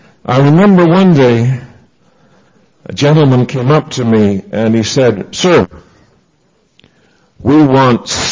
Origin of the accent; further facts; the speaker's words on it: Canada; I'm a Canadian citizen. I'm there as a resident alien